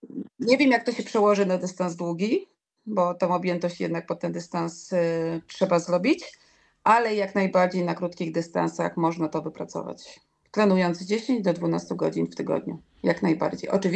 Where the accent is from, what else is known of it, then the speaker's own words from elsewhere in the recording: Pionki, Masovian Voivodeship, Poland; Ja pochodzę z Pionek, jest to niedaleko Kozienic